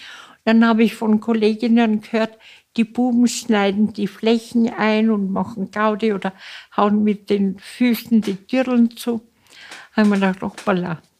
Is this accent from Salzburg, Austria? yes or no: yes; Salzburg, Austria; born there; Ich bin in Salzburg geboren und wurde religiös.